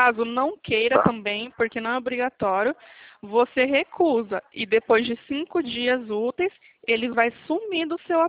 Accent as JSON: {"language": "Portuguese", "town": "Atibaia", "region": "São Paulo", "country": "Brazil", "said": "Somos de Atibaia"}